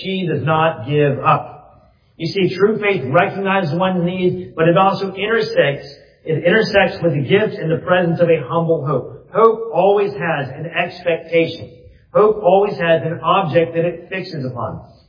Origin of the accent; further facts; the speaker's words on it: Texas, United States; I'm true Texan. I've lived in Texas my whole life.